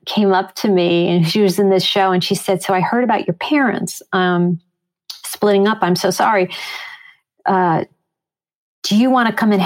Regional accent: Chicago, Illinois, United States; also born or lived in Long Island / Riverdale; And you know, you mentioned me growing up in Chicago. My dad was a journalist, wonderful journalist, and he was actually transferred to New York for 5 years. So we lived in Long Island and Huntington, Long Island, and Riverdale for a total of 5 years.

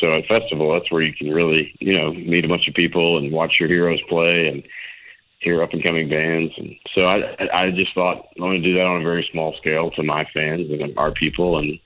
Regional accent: Memphis, Tennessee, United States; convince people to come check out my hometown of Memphis

